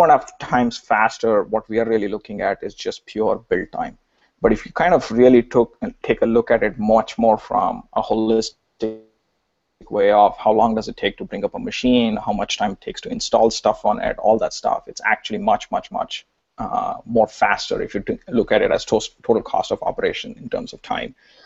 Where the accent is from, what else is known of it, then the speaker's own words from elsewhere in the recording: Bangalore, Karnataka, India; born there; I was born in India, Bangalore, actually.